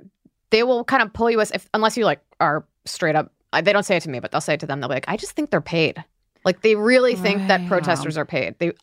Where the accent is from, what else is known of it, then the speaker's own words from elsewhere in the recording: Takoma Park, Maryland, United States; I am from Tacoma Park, Maryland